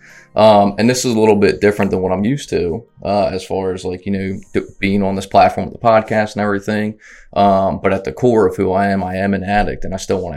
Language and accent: English; Baltimore, Maryland, United States; I'm from Baltimore, Maryland.